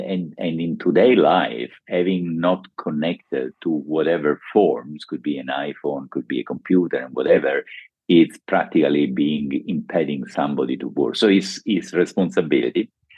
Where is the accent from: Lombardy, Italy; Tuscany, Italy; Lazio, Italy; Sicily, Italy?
Lazio, Italy; Rome; English is a second language; from my accent, I'm not from Oxford or Cambridge. I'm from Rome, that once was the capital of the Roman Empire.